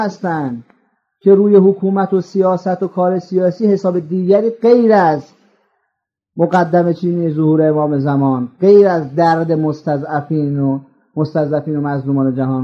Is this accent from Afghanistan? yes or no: no; Iran; فهمید من ایرانی هستم،